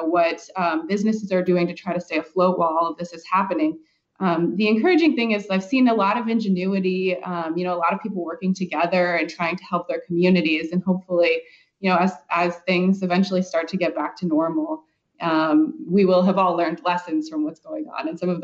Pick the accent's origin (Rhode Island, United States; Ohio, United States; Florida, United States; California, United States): Florida, United States; I am from Florida, and our governor or the governor there yesterday said that WWE is an essential service in the state of Florida.